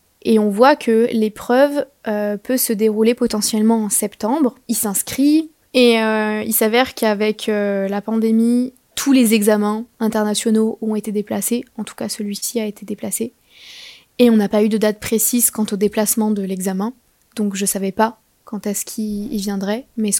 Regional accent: France; je suis française

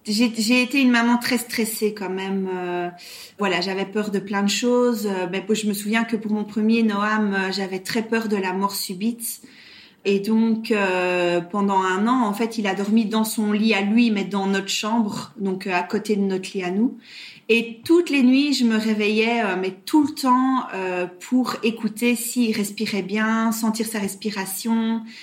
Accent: Brussels, Brussels-Capital Region, Belgium; now in Belgian Ardennes, Belgium; À l'origine, je suis bruxelloise. Et ça fait quand même pas mal d'années que j'habite maintenant dans les Ardennes belges. D'où mon accent.

